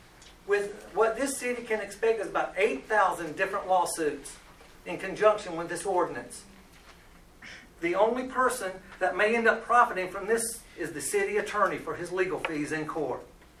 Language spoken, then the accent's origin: English; St. Mary's, United States; I grew up here in St. Mary's since 1959 on Bryant Street. I moved from 109 to 111. Big move.